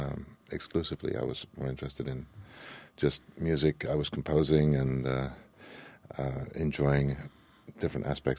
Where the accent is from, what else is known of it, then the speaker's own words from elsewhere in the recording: Wolverhampton, West Midlands, United Kingdom; also born or lived in Hereford; I was born in England, in Wolverhampton, which is in the Midlands, very close to Birmingham. And I went to school. I moved around in England quite a bit because my parents were moving and job positions